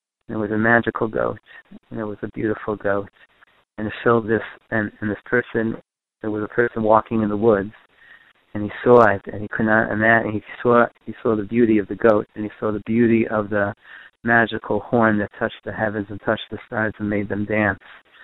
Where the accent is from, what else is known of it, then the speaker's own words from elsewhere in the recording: Borough Park, New York, United States; I grew up in Borough Park, and I grew up in a community of Holocaust survivors.